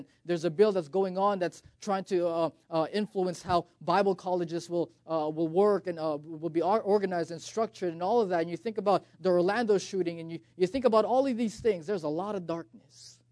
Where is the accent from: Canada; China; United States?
Canada; I'm actually from Canada and just out here for the summer, inviting folks, helping the church out here.